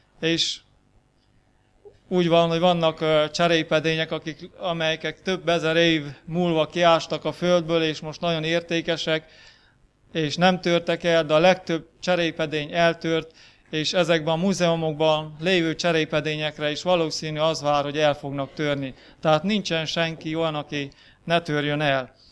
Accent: Crasna, Sălaj, Romania; Krasznáról vagyok, krasznai vagyok még egyelőre.

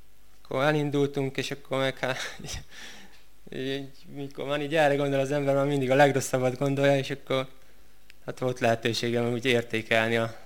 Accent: Hadad, Satu Mare County, Romania; Hadadról jöttem már, páran ismernek. Itt dolgozok most a Szatmáron

